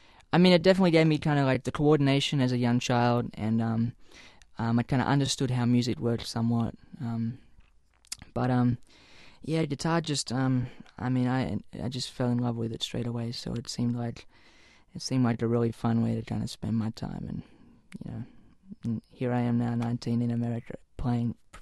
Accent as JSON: {"language": "English", "country": "Australia", "tie": "born or raised there", "said": "Well, I came from a very kind of rural part of Australia. I grew up on the East Coast in a very small town."}